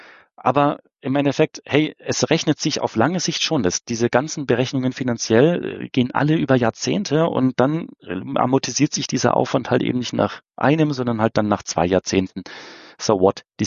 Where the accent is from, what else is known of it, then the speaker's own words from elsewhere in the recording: Rhineland-Palatinate, Germany; ich bin eigentlich ursprünglich aus einem komplett anderen Landstrich. Ich komme aus dem Raum der Südpfalz